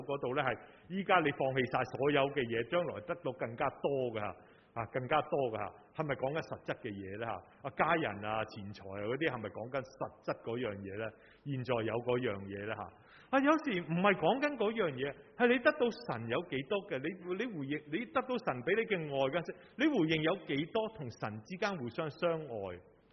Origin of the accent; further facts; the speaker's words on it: Hong Kong; 很小时候在基层，在屋邨到大，我们的年纪在屋邨到大，在屋邨到大一路成长的时候